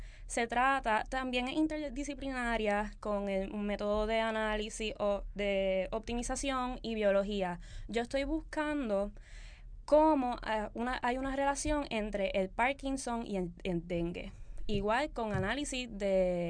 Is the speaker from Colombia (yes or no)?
no; Puerto Rico; yo soy de Puerto Rico, aquí acaba de pasar un desastre natural, pero yo estoy interesada en ir.